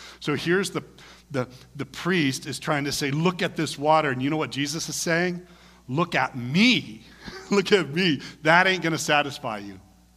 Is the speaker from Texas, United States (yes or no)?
no; Vacaville, California, United States; I came from Vacaville. See me? Where's Vacaville? Well, it's right on I-80. It's right between Sacramento and San Francisco, right in the middle.